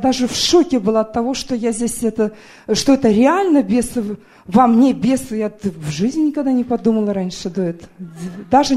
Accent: Vancouver, British Columbia, Canada; я из Ванкувера.

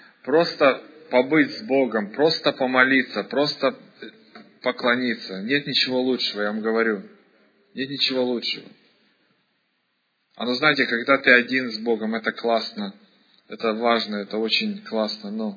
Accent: Odesa, Odesa Oblast, Ukraine; moved away as an adult; я когда приехал из Одессы, знаете, и только первое, что я заметил, что, ну, я приехал сюда, мне как раз исполнилось 20 лет

